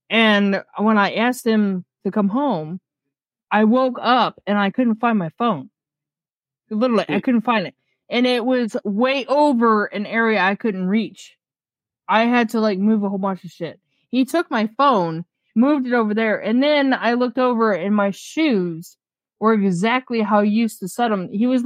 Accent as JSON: {"language": "English", "region": "Ohio", "country": "United States", "tie": "born or raised there", "said": "this one here was like in Ravenna, and I was raised in Ritztown, which is like a 15-minute radius of where I was at."}